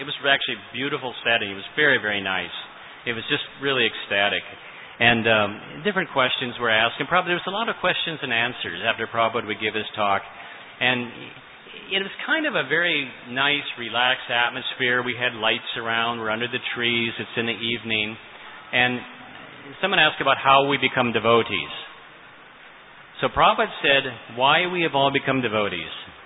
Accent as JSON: {"language": "English", "town": "Miami", "region": "Florida", "country": "United States", "said": "I was from Miami."}